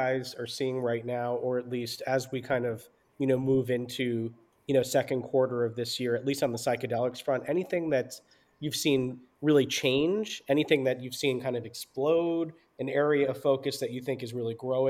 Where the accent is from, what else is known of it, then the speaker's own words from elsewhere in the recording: New York City, New York, United States; I grew up in New York City